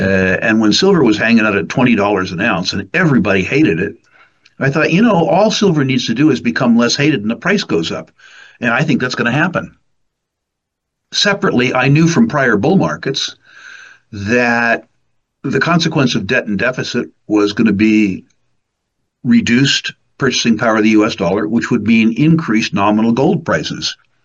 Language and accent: English; United States; Almost pathologically stupid, to my benefit as an American, but to my detriment as an investor in Canadian oil and gas.